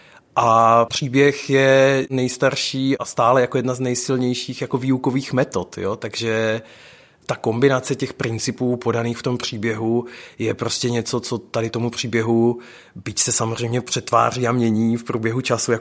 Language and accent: Czech; Zlín Region, Czechia; Já jsem kluk z Valašska a mám za sebou jako křesťanskou výchovu